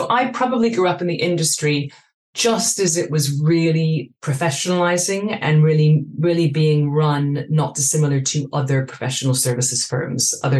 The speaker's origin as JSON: {"language": "English", "town": "Vancouver", "region": "British Columbia", "country": "Canada", "tie": "born or raised there", "moved": "as an adult", "said": "I grew up in Vancouver. I completed my undergraduate degree in Canada, and actually I started my career in executive search a couple of years after I graduated, not in Vancouver or Toronto, but actually in Hong Kong."}